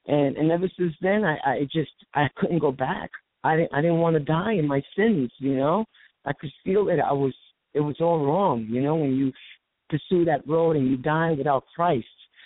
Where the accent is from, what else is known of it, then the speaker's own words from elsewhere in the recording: New York, United States; accent: New York; They listen to my, they make fun of my accent because I'm from New York.